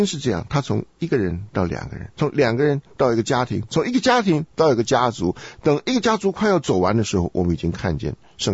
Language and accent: Chinese; China; 但是我们不是这样，我们中国人的习惯啊、嗯，就是我听说了啊，让几个人凑在一起谈